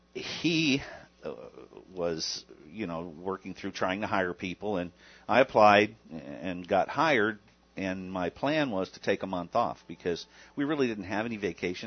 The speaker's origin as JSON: {"language": "English", "town": "Kingman", "region": "Arizona", "country": "United States", "tie": "born or raised there", "also_born_or_lived": "Flagstaff", "said": "So how I got here. So in 1976, graduated high school up in Kingman, and we had lived there since 68. we moved to Kingman from Flagstaff."}